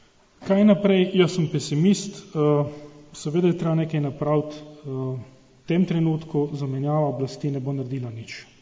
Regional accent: Slovenian Littoral, Slovenia; smo bili pokončni Primorci

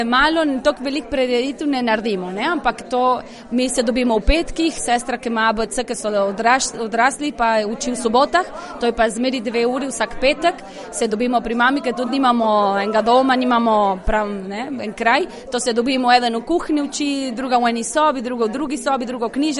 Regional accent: Tucumán, Argentina; Jaz sem iz Tucumana, to je severa Argentine, 1200 km oddaljena iz Buenos Airesa. Tam v Tucumanu nas ni veliko Slovencev, sta dve, tri družine.

